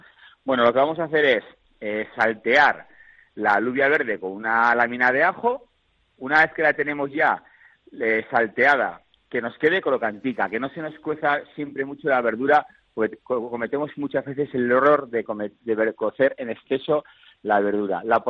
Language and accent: Spanish; Navarre, Spain; yo soy del sur de Navarra